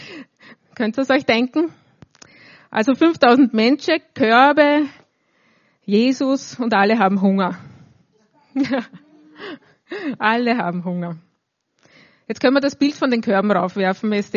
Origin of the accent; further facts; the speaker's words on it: Lower Austria, Austria; Genau, ich komme ja aus dem Land, aus dem Waldviertel, vom Land. Da müsste man sowas eigentlich können.